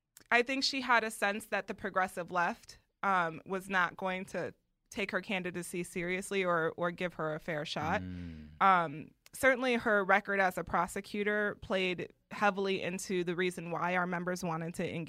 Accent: Wisconsin, United States; but I grew up in Wisconsin, and if you didn't travel to Milwaukee, right, there was a good chance

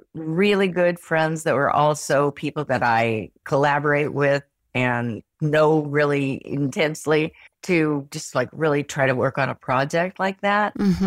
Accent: Midwest, United States; accent: Midwestern; My Midwestern accent came out.

